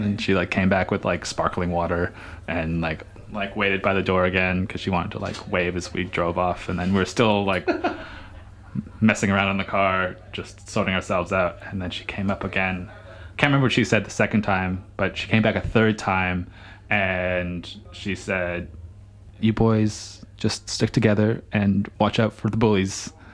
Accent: Canada; When we were on tour in Canada last year, we went to my hometown, was like the starting point of the tour

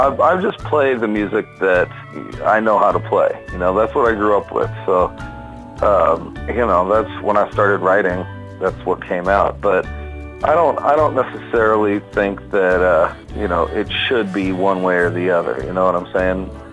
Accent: Florida, United States; I'm from Florida, and it's all Florida wildlife themed on it.

